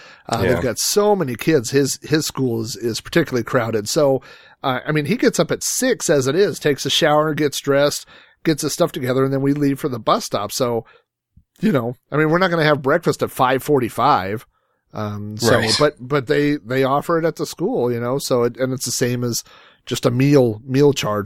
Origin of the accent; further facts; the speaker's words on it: Yukon, Oklahoma, United States; I mean, I went to school in Yukon. I tell people I'm from Yukon, but technically our address was in Oklahoma City.